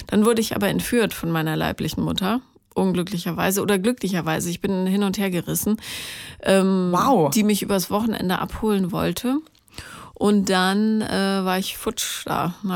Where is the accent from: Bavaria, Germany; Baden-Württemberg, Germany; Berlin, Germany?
Bavaria, Germany; Regensburg; Wusstest du, dass ich in Regensburg aufgewachsen bin?